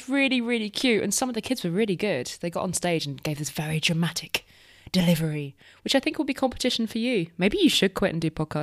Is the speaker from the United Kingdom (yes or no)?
yes; United Kingdom; now in Paris, France; I am a British foreign correspondent based in Paris